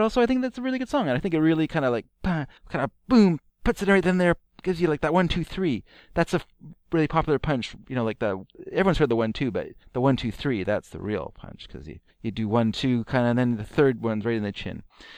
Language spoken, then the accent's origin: English; Canada; because I'm Canadian. And so, like, when I grew up, there was a TV station in Canada